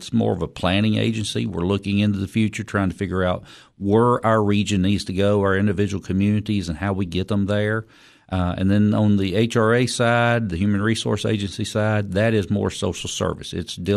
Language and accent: English; Tennessee, United States; I'm born and raised in White County, still live on the family farm, been there. I'm the fifth generation lived on the farm, so I'll probably never leave White County, Tennessee.